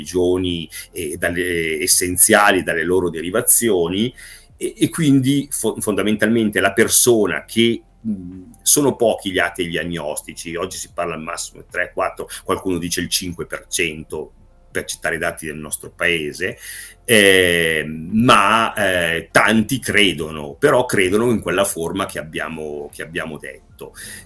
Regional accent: Lombardy, Italy; come si dice dalle mie parti, io sono lombardo

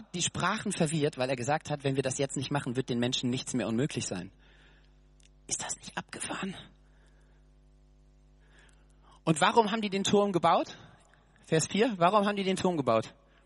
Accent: Hesse, Germany; accent: Hessian; first language Hessian; weil er zufällig gerade, keine Ahnung, was Hessisch redet, was ich meine Muttersprache ist.

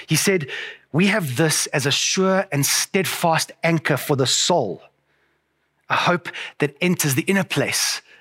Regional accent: Johannesburg, Gauteng, South Africa; I was born in Johannesburg. I've been raised in Johannesburg. I live in the city, and I really love Johannesburg.

